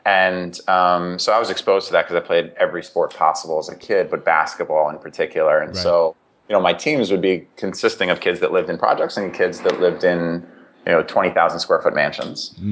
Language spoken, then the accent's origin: English; Greenwich, Connecticut, United States; also born or lived in New York; So I was born in New York, but raised in Greenwich.